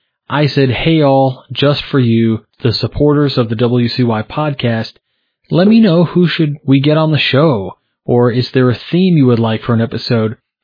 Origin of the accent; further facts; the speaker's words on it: Illinois, United States; And my first foray into the Scottish Rite, of course, was here in my home state of Illinois